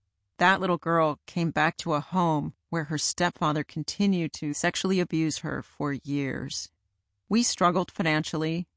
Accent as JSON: {"language": "English", "town": "San Diego", "region": "California", "country": "United States", "tie": "born or raised there", "said": "Growing up in San Diego, I had never even seen snow."}